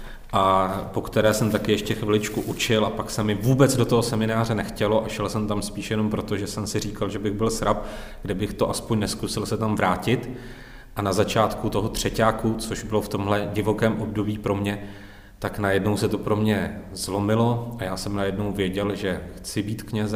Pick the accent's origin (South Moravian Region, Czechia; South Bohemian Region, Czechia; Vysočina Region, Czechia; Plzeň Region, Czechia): Plzeň Region, Czechia; Staňkov; u nás ve Staňkově, pocházím ze Staňkova.